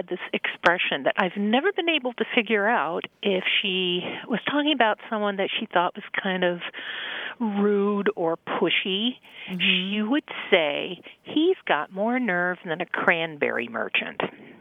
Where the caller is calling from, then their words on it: Chicago, Illinois, United States; I'm calling from Chicago.